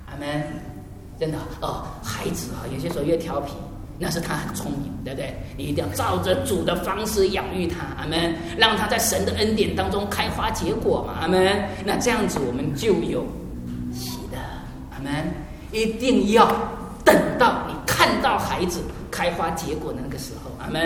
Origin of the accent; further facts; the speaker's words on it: southern China, China; accent: southern Chinese; 我的口音哈，南方口音不是太准，对不对？